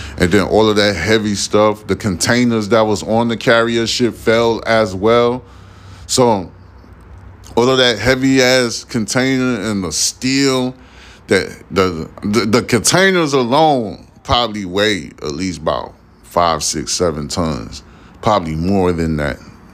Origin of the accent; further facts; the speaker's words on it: East Coast, United States; I am from the East Coast.